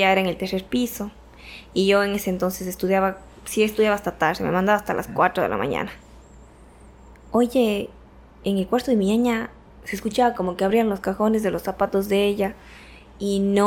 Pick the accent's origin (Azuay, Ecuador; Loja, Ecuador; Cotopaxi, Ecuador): Azuay, Ecuador; Cuenca; Oye, yo vengo de una cultura de Cuenca